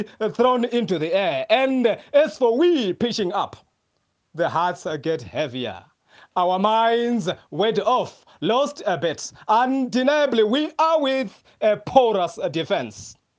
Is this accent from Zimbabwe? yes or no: yes; Zimbabwe; I am from Zimbabwe, thank you.